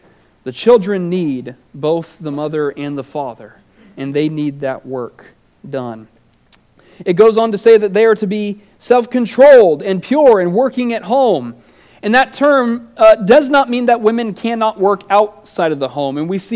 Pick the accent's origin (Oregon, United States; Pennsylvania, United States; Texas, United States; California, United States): Oregon, United States; We had this ridiculous rule growing up in Oregon.